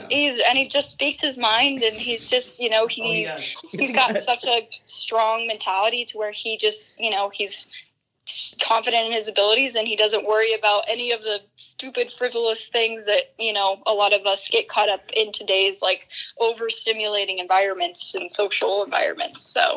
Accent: Colorado, United States; obviously I'm from Colorado, so growing up, you know, doing a lot of outdoor activities

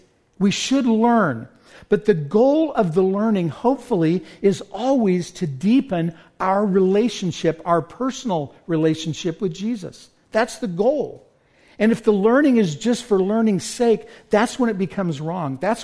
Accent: Wichita, Kansas, United States; When I was in high school, I grew up in Wichita, Kansas. There's no ocean, so we'd spend a lot of time at a pool.

